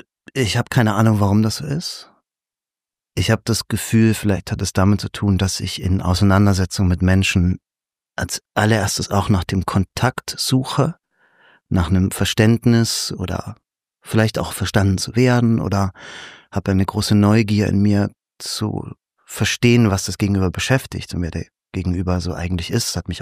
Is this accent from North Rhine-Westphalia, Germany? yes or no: no; Leipzig, Saxony, Germany; ich bin sehr kleinbürgerlich aufgewachsen in Leipzig. Meine Eltern sind ganz normale Arbeiter. Mein Vater ist Kfz-Mechaniker, meine Mutter ist Kosmetikerin.